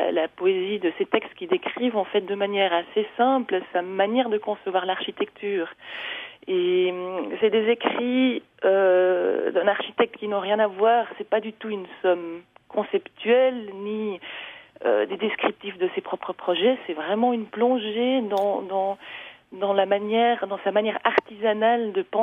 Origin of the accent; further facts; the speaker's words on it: Lucerne, Switzerland; pour moi, aller vers la Suisse alémanique, c'est assez naturel parce que j'ai grandi à Lucerne.